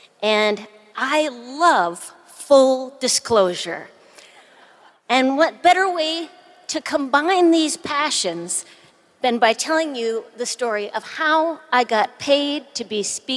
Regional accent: Minnesota, United States; As a Minnesotan, I am ashamed to admit that I love money.

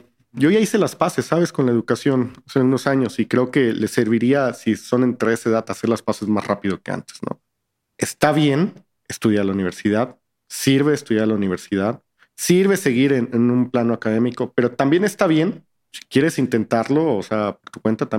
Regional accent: Veracruz, Mexico; also born or lived in Cuernavaca / Saltillo; Yo soy de Veracruz, Jarocho, viví en Cuernavaca un rato, después en Saltillo, y llegué a esa ciudad

